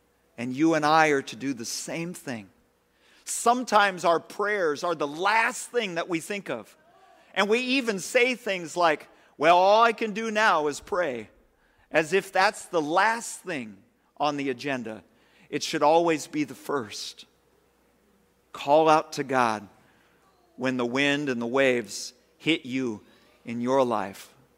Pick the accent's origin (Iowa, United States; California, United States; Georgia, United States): Iowa, United States; Spencer; In my hometown of Spencer, Iowa, which is in the northwest corner of Iowa